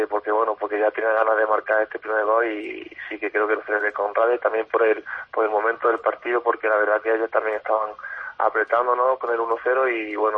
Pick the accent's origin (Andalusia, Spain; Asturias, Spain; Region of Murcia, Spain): Andalusia, Spain; Jaén; sí, sí, soy de Jaén